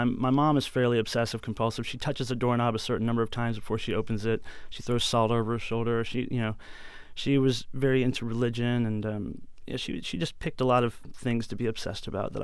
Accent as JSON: {"language": "English", "town": "Stow", "region": "Ohio", "country": "United States", "said": "Yeah, I'm from Stowe, Ohio. They're from Akron, which is basically the same neighborhood."}